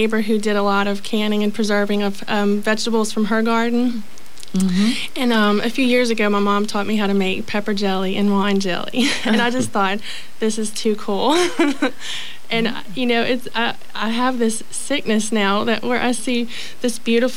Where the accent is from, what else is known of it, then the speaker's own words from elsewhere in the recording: Pineville, Louisiana, United States; I grew up in central Louisiana.